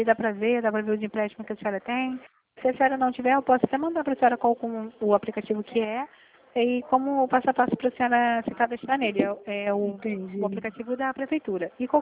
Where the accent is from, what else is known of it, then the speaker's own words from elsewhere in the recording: Rio de Janeiro, Brazil; eu sou do Rio também